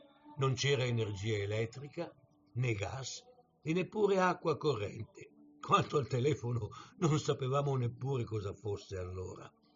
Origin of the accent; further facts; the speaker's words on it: Milan, Lombardy, Italy; born there; Sono nato a Milano, proprio a un passo dal Naviglio Martesana, il 22 aprile del 1953.